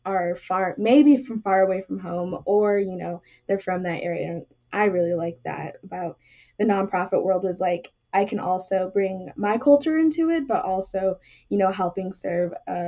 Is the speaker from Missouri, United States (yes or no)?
no; Arizona, United States; now in Kansas, United States; So moving from, you know, my hometown in Arizona, and then all the way to Kansas, it was kind of like, oh, what do I do now?